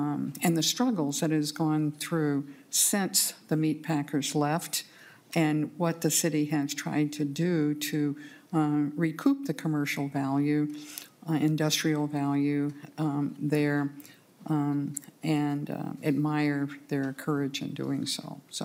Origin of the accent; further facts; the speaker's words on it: Virginia, United States; also born or lived in New Orleans; And as is the case in most Southern families, We are from Virginia. My mother said, no, we're not going to the frozen north.